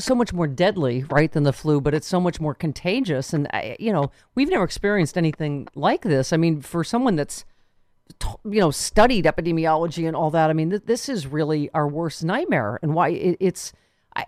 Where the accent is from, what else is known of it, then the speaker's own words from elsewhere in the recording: Buffalo, New York, United States; from my hometown of Buffalo